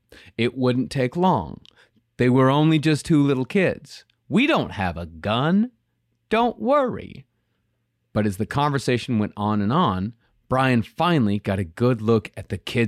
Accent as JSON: {"language": "English", "town": "Rochester", "region": "Texas", "country": "United States", "said": "No, I'm from Rochester. We're talking about Abilene here."}